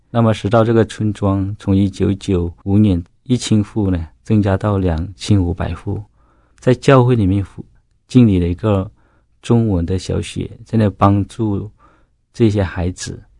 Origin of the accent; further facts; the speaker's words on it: Myanmar; 我自己是在缅甸出生的啊